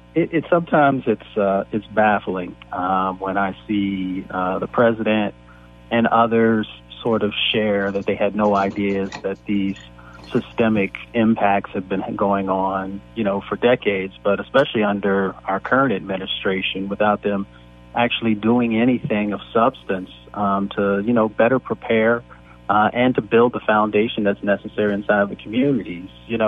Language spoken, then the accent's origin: English; Appalachia, United States; also born or lived in Michigan; most folks know I grew up in Appalachia and in Michigan, so I still have a lot of family there.